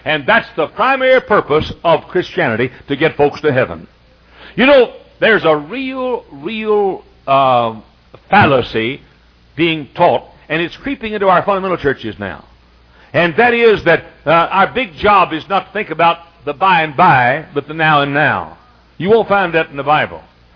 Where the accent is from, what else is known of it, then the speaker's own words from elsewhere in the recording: Dallas, Texas, United States; in almost every shopping center where I grew up in Dallas, almost every shopping center, you will find a Mexican restaurant.